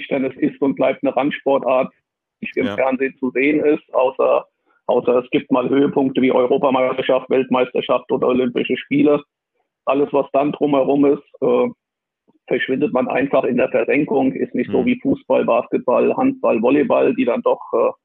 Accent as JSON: {"language": "German", "town": "Wiesbaden", "region": "Hesse", "country": "Germany", "tie": "born there", "said": "in meiner Geburtsstadt Wiesbaden."}